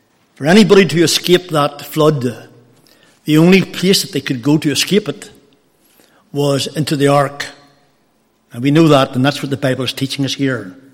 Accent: Carryduff, Northern Ireland, United Kingdom; also born or lived in Comber; I grew up not very far from here. I grew up in Carriduff. I was born in Cumber, but really lived most of my life in Carriduff.

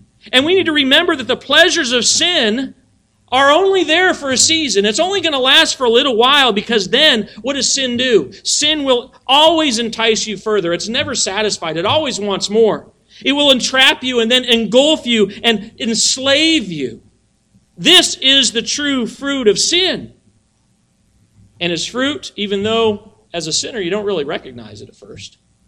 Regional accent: Colorado, United States; there was a tree in our backyard when I was growing up in Colorado

